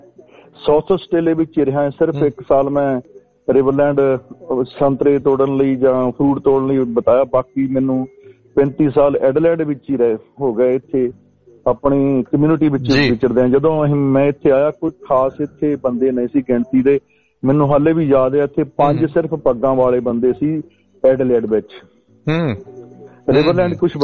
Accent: Pal Kadim, Punjab, India; ਮੈਂ ਪੰਜਾਬ ਦੇ ਫਲੌਰ ਦੇ ਲਾਗੇ ਇੱਕ ਪਿੰਡ ਹੈ ਪਾਲ ਕਦੀਮ, ਓਦਾਂ ਬਹਿ ਬੜੀਆਂ ਬਾਲਾਂ ਵੀ ਕਹਿ ਦਿੰਦੇ ਨੇ, ਉੱਥੇ ਦਾ ਮੈਂ ਜੰਮ ਪਾਲਿਆ ਤੇ ਮੈਂ ਇੱਕ ਗਰੀਬ ਪਰਿਵਾਰ ਵਿੱਚ ਪੈਦਾ ਹੋਇਆ ਸੀ ਤੇ ਖੇਤੀ ਵਿੱਚ ਵੀ ਹੱਥ ਵਡਾਉਂਦਾ ਸੀ।

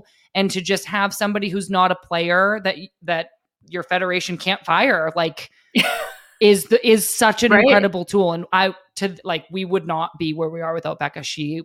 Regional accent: United States; we had such an advantage just by being American and having what we have.

